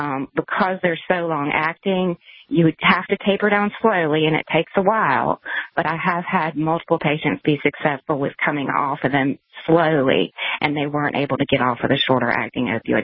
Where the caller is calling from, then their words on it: South Carolina, United States; South Carolina.